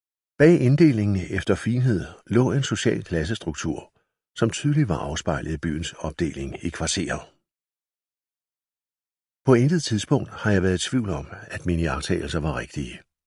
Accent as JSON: {"language": "Danish", "town": "Bramming", "region": "Region of Southern Denmark", "country": "Denmark", "tie": "born or raised there", "said": "jeg som 11-12-årig i 1946-47 begyndte at undre mig over samfundet omkring mig i den sydvestjyske stationsby Bramming, hvor jeg voksede op."}